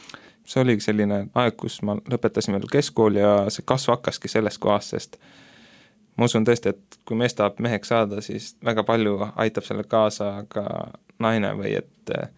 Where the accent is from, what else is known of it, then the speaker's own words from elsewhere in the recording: Põlva, Põlva County, Estonia; now in Tallinn, Estonia; Kui ma nüüd Tallinnasse tulin, ma läksin ka Tallinna Tehnikaülikooli õppima ja see oli üldsegi keskkonnamuutus, mina ise olen Põlvast, et siis Tallinn on minu jaoks üsnagi suur.